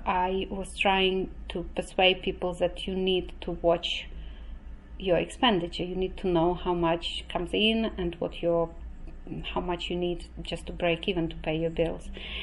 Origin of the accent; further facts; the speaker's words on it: Ukraine; born there; English is a second language; moved away as an adult; also born or lived in Russia; I came into the country at the age of 31. I am a qualified lawyer back home. I was born in Ukraine, lived in Russia for a long time.